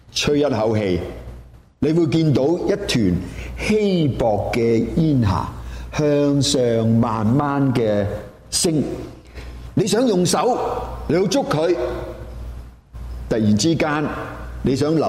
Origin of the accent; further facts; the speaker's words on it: Guangdong, China; 我哋廣東人係好識得用呢啲字眼咧